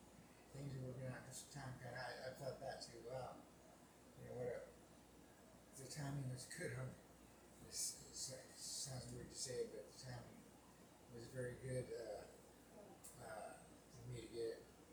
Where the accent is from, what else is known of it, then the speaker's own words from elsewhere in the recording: Longview, Washington, United States; born there; Well, actually, I was born in Longview, Washington.